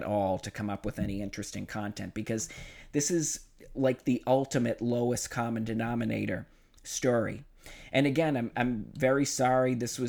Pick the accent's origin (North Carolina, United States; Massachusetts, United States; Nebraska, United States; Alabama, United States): Massachusetts, United States; Boston; I'm from Boston. I went to Boston Public Schools for high school.